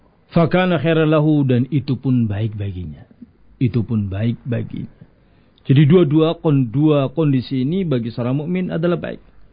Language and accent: Indonesian; Java, Indonesia; Saya orang Jawa jadi manggilnya Mas ya.